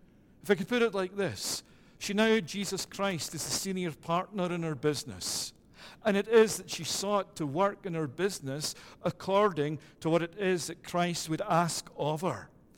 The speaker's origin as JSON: {"language": "English", "region": "Scotland", "country": "United Kingdom", "tie": "born there", "said": "I'm from Europe. By birth, I'm Scottish, but also a European. And it is that I've learned over 20 years that in my mindset, I'm not North American, I'm European."}